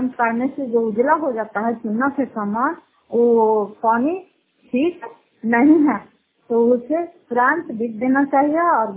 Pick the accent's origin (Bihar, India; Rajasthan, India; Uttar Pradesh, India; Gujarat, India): Bihar, India; घर फतेहपुर, पंचायत मकौटा, जिला नालंदा, कराकसर प्रखंड की निवासी हूँ।